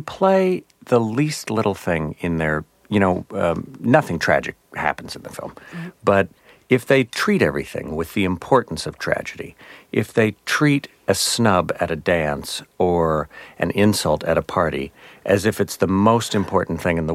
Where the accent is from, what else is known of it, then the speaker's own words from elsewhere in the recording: Midland, Texas, United States; I think anyone growing up in Midland would turn to their imagination at a fairly young age.